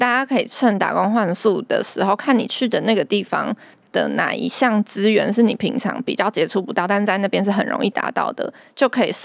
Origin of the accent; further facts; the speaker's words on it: Taipei, Taiwan; 因为比如说像我个人是在台北长大的嘛